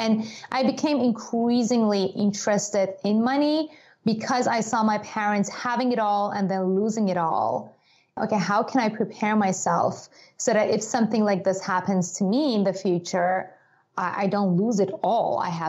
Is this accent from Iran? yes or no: yes; Iran; I grew up in Iran. And in Iran, it was after the revolution.